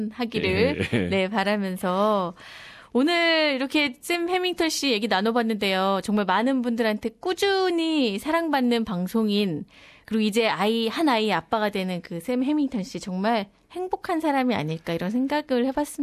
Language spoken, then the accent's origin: Korean; South Korea; now in Australia; 저도 이제 호주에 사는 한국인으로서